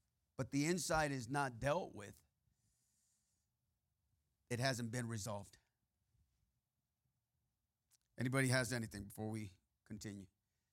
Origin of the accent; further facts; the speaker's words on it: Mexico; And in my hometown, and in many of towns in Mexico, they have up on the mountains or on a mountainous area or on a hill area, they have a cross.